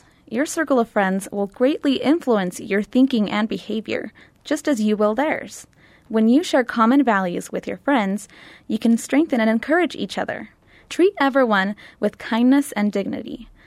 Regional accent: Chile; now in Taylorsville, United States; I'm 18, and I'm from Chile, but I'm now living in Taylorsville, Utah.

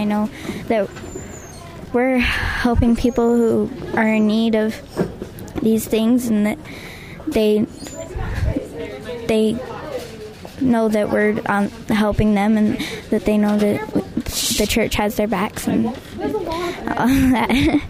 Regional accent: Eagle Mountain, Utah, United States; I'm from Eagle Mountain, Rush Valley.

